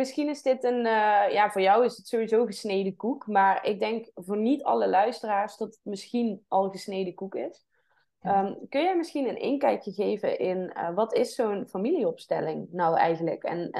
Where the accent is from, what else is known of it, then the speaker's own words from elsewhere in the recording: Limburg, Netherlands; accent: Limburgish; dat ik toen in Grevenbeeg liep in het dorp waar ik toen altijd woonde. Ik kom inderdaad ook uit Limburg, al is mijn Limburgse accent.